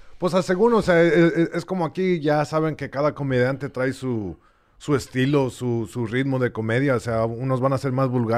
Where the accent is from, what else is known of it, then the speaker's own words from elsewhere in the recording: Los Angeles, California, United States; Spanish is a second language; vengo de Los Ángeles, no hablo el español muy bien, lo hablo medio mocho.